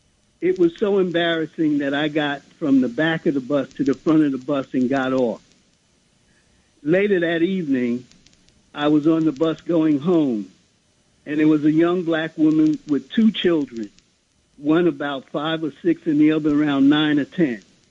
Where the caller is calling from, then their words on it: Brooklyn, New York, United States; I'm calling from Brooklyn, and I'm in my late 70s.